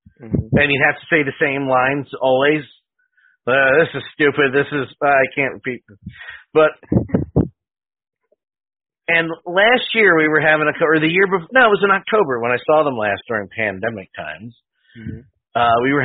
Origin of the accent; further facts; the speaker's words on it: Hollywood, California, United States; Yes, I'm from Hollywood.